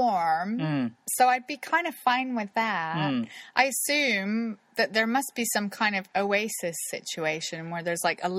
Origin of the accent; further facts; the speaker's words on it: Kansas City, Missouri, United States; Oh my God, I'm from Kansas City.